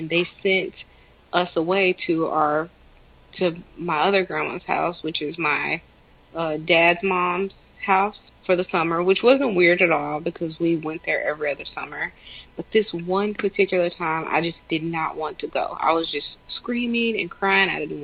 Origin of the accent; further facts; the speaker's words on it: the South, United States; And we're from the South, so if you're not in the house, you're outside.